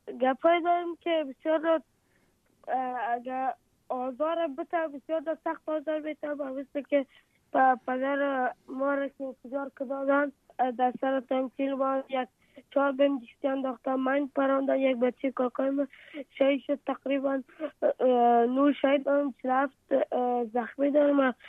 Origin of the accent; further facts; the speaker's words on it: Afghanistan; آرزو دارم که بخیر کلام کشدم افغانستان و وطن خودم را بسانم.